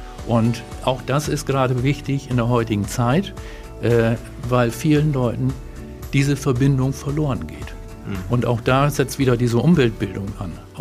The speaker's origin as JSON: {"language": "German", "region": "Lower Saxony", "country": "Germany", "tie": "born or raised there", "said": "ich bin ein Kind vom Bauernhof aus Ostfriesland."}